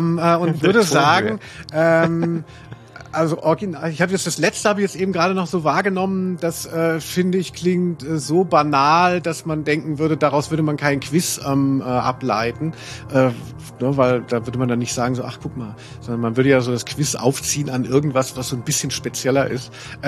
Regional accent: Maintal, Hesse, Germany; Ich bin ja in Maintal aufgewachsen

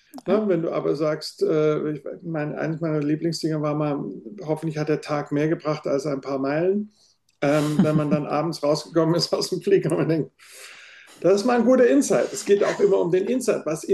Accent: Baden-Württemberg, Germany; ich komme ja aus dem Schwabenland

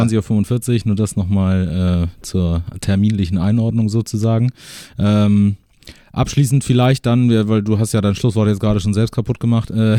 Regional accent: Baden-Württemberg, Germany; Als Badener den Schwaben.

